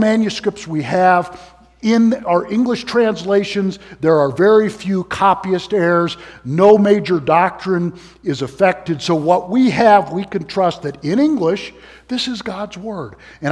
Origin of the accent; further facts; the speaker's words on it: United States; Well, I'm an American. I never make a mistake.